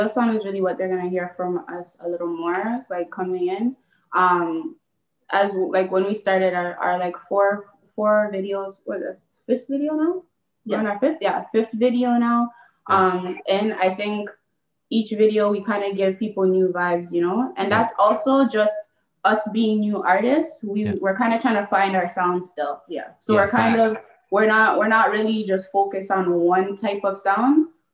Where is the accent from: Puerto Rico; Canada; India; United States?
Canada; Toronto, Ontario; And we are from the West End of Toronto, you know, just trying to make a way, pretty much.